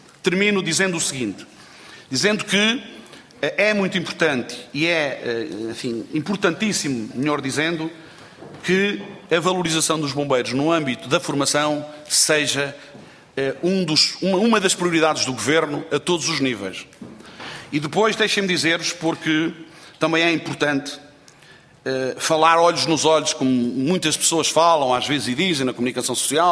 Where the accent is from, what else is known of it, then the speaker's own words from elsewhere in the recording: Castelo Branco, Portugal; eu sou de Castelo Branco, vou lá várias vezes ver buscar a minha mãe, mais concretamente em Panamacor.